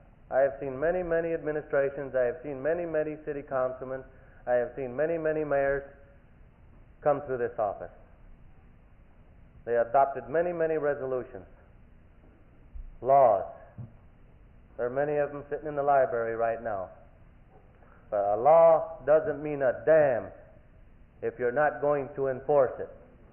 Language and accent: English; San Diego, California, United States; But nevertheless, I'm a native San Diegan, born and raised in San Diego.